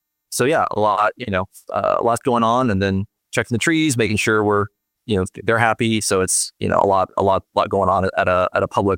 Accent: California, United States; I grew up in Southern California.

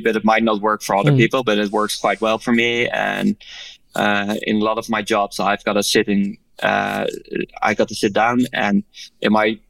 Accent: Amsterdam, North Holland, Netherlands; I never smoke weed, even though I'm from Amsterdam.

